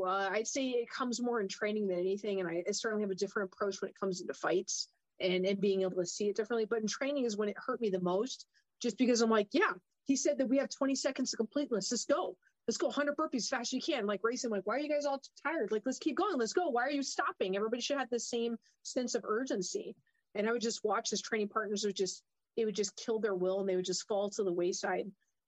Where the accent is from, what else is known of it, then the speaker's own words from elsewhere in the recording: Okinawa, Japan; I wish it had, because I grew up in Okinawa of all places.